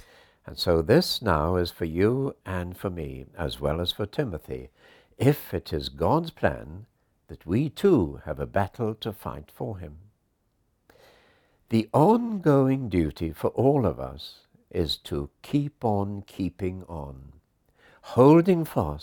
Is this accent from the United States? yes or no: no; Llanelli, Wales, United Kingdom; The strongest rugby rivalry I ever knew was that between my hometown Llanelli and Swansea, two towns in South Wales, 10 miles apart